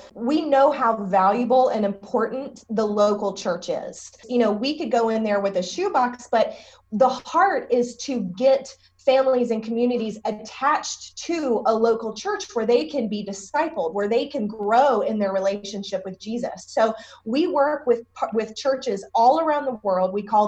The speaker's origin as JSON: {"language": "English", "town": "Boone", "region": "North Carolina", "country": "United States", "tie": "born or raised there", "said": "And I am actually from Boone, North Carolina. There are so few of us, but I am born and raised here locally."}